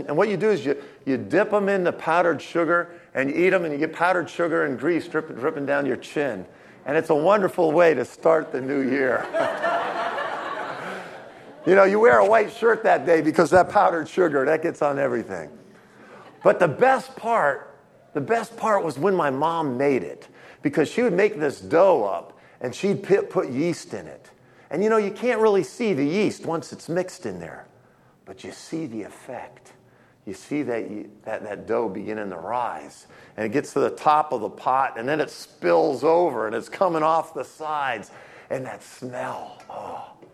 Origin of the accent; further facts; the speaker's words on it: Netherlands; I'm Dutch. I'm from Dutch parents